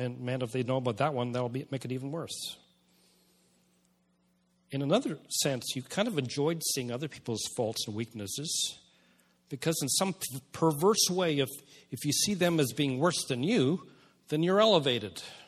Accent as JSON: {"language": "English", "country": "United Kingdom", "said": "And we're British. We don't do that."}